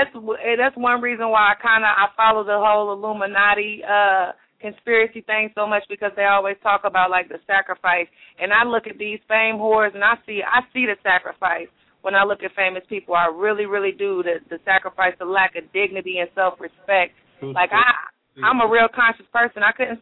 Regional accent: North Carolina, United States; also born or lived in Florida; now in Indianapolis, United States; I'm actually from Florida, but I grew up in North Carolina.

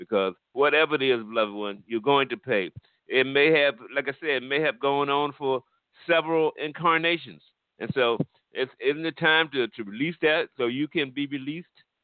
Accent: Washington, District of Columbia, United States; I grew up in Washington, D.C., in Northeast Washington, D.C., and at the time that I grew up, it was really rough, guys.

